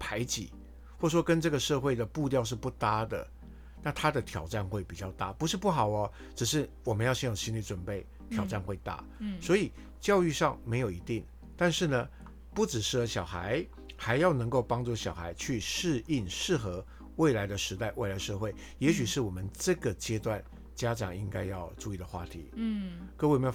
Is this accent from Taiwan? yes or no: yes; Taiwan; 就好像我们台湾人学广东话，可能比美国人学广东话要快的这种感觉